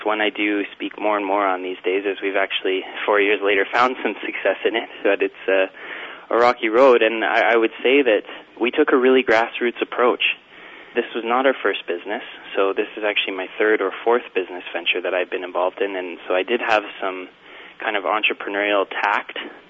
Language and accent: English; Calgary, Alberta, Canada; We're all born and raised in Calgary, and we're really passionate about giving back to the city through being involved in the local food movement.